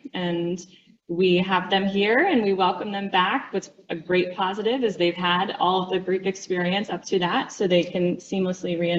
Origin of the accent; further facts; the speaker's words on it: Vermont, United States; I grew up in Vermont, and so in Vermont there is one public school for six towns.